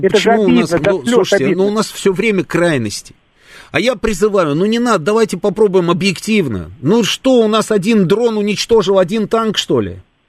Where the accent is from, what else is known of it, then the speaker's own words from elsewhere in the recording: Shebekino, Belgorod Oblast, Russia; На всякий случай, я из Шебекино. От дома до границы 5 километров.